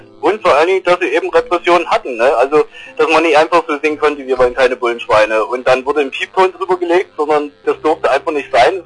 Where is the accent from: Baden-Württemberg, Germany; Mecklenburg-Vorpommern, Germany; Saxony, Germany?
Saxony, Germany; Dresden; Gerade ich als Dresdner, da kennt natürlich jeder Paranoia.